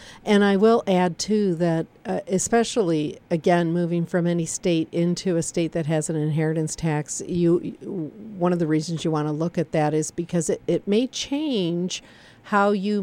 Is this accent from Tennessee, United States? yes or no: no; Michigan, United States; Hey, Karen, I'm from Michigan. I was just there for 2 weeks. Love Michigan.